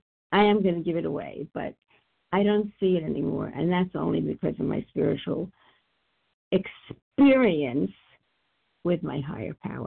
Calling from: Florida, United States; I am calling from Florida.

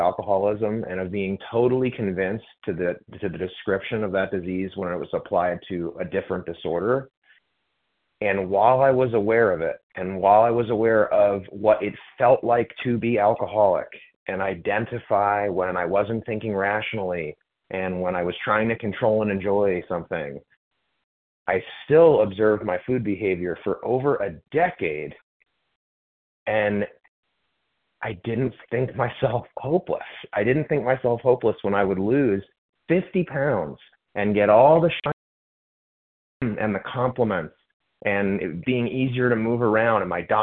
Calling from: Florida, United States; I'm calling from Florida, Eastern Time.

